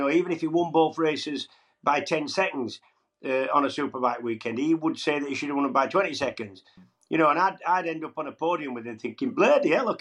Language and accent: English; Huddersfield, Yorkshire and the Humber, United Kingdom; He's from Blackburn, I'm from Huddersfield, equidistant to Manchester.